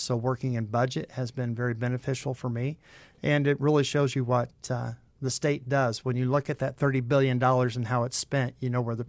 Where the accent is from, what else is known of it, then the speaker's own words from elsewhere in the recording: Eldon, Missouri, United States; I grew up in Eldon, which is that part of Miller County, and my family is still there.